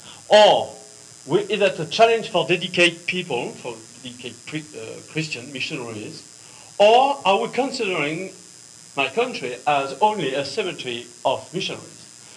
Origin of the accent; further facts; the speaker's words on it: France; accent: French; English is a second language; My English is very French, so now you know it.